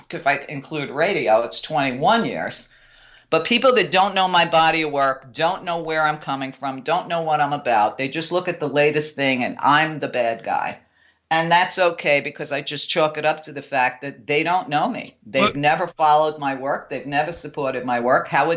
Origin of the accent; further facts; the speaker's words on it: New York, United States; Listen, Trump is 3 years older than me and I grew up in New York at the same time.